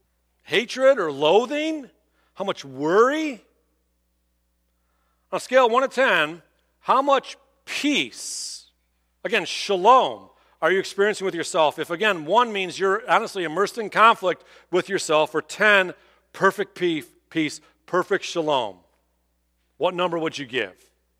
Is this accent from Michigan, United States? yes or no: yes; Clinton Township, Michigan, United States; Now, I grew up here. I grew up in Clinton Township. I've gone to Lakeside Mall my entire life